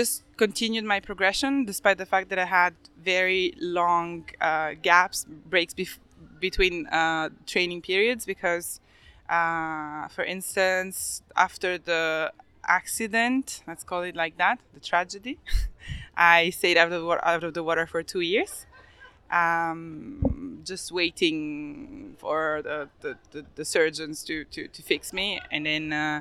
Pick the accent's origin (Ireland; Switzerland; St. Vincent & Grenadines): Switzerland; I grew up in Switzerland. What else do you want to know? I'm 30 something.